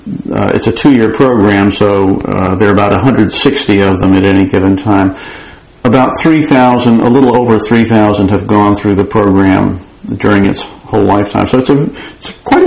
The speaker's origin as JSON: {"language": "English", "town": "Atlanta", "region": "Georgia", "country": "United States", "tie": "born or raised there", "lives_now": "Vermont, United States", "said": "I've lived in Vermont for many, many years, but I grew up in Atlanta, and I have ties still there. I have family still there."}